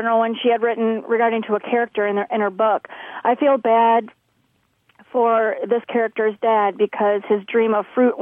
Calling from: Menasha, Wisconsin, United States; I'm calling from Menasha, Wisconsin.

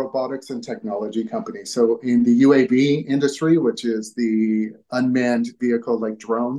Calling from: Vancouver, British Columbia, Canada; Vancouver, Canada.

